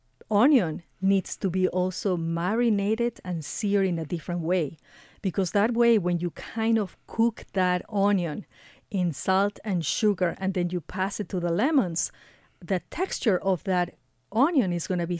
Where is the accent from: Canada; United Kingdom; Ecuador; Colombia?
Ecuador; I am originally from Ecuador.